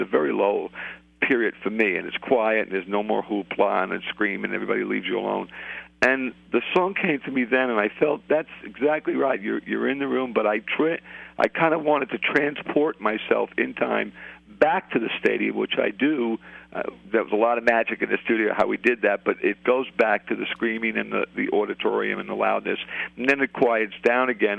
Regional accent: Brooklyn, New York, United States; I'm a kid from the streets. I was born in Brooklyn, poor neighborhood. Mom and dad and I had brother, three sisters, lived in four rooms, Coldwater Flat, tough neighborhood.

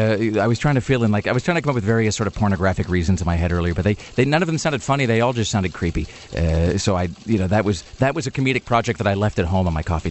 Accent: Washington, United States; now in Portland, United States; because I grew up in Washington and I spent some time in Portland, but I didn't grow up in Portland.

